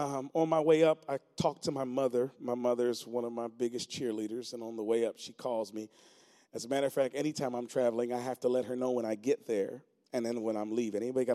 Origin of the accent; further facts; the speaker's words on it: Lancaster, Pennsylvania, United States; I'm from Lancaster, Pennsylvania. We say Lancaster. There's no A. It's just an I.